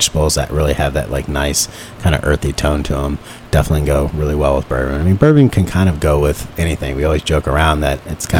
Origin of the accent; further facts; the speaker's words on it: Texas, United States; growing up, I grew up in Texas, and my mom's from the South, and I just never was a fan of collard greens.